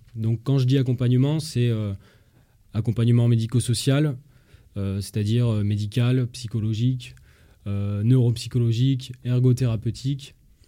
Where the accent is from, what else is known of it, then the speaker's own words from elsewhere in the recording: Clermont-Ferrand, Auvergne-Rhône-Alpes, France; Je suis un local, je suis de Clermont et j'ai jamais eu à bouger pour faire mes études. J'ai toujours trouvé ce qui me convenait ici à Clermont.